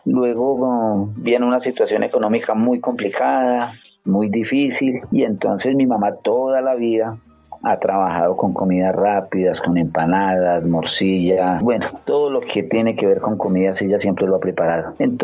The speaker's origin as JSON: {"language": "Spanish", "town": "Sevilla", "region": "Valle del Cauca", "country": "Colombia", "tie": "born or raised there", "moved": "as an adult", "lives_now": "Bogotá, Colombia", "said": "toda mi juventud la viví hasta los 18 años. Soy oriundo de Sevilla Valle, viví allá hasta los 18 años."}